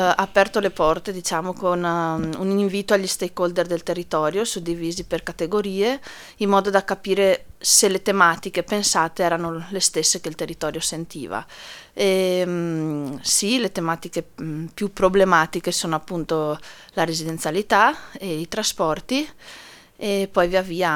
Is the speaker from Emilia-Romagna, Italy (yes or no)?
no; Taibon Agordino, Veneto, Italy; Sì, io sono originaria di Taibon.